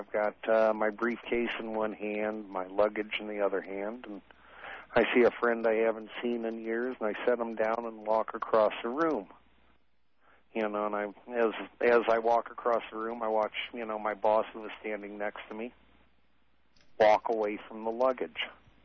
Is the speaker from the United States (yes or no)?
yes; United States; So, to me, I'm an American, you know.